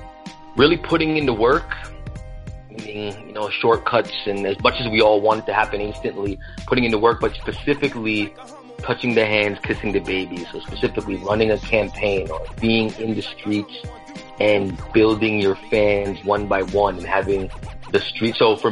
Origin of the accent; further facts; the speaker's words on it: Toronto, Ontario, Canada; growing up in Toronto